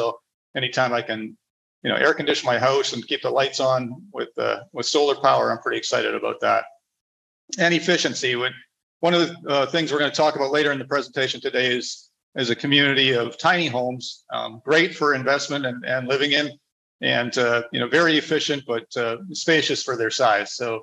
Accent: Canada; now in Panama; As Mikkel said, I'm originally from Canada, a Canadian citizen, but I'm a resident of several countries down here in Latin America, and really make my home in a number of the countries here with my wife, Andrea.

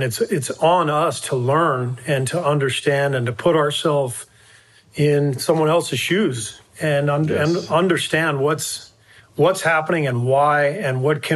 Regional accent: Los Angeles, California, United States; I've been playing with Black teammates and friends since I was, you know, in junior high, growing up in Los Angeles in integrated schools.

